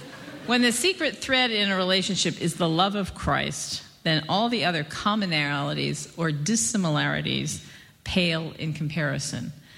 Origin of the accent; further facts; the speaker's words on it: Pittsburgh, Pennsylvania, United States; I mean, I'm from Pittsburgh.